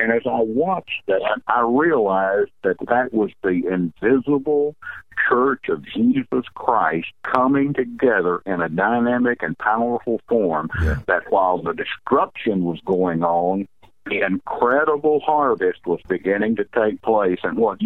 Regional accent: the South, United States; I realize that being a Caucasian, growing up in the South, that some automatically assume that I'm prejudiced against other races of people.

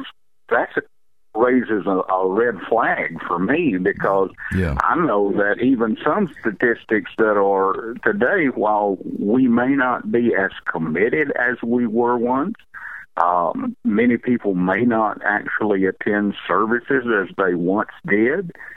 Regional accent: the South, United States; I realize that being a Caucasian, growing up in the South, that some automatically assume that I'm prejudiced against other races of people.

